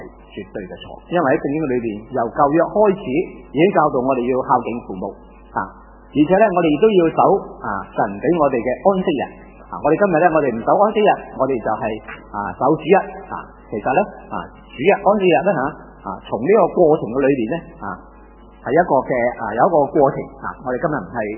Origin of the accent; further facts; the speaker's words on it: China; 你发觉咧，我哋中国人做生意好叻噶吓